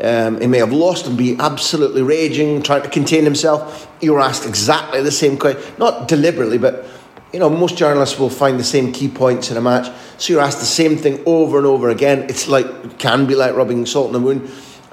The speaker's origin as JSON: {"language": "English", "region": "Scotland", "country": "United Kingdom", "tie": "born or raised there", "also_born_or_lived": "Spain", "said": "I grew up in Scotland, we've travelled a little bit"}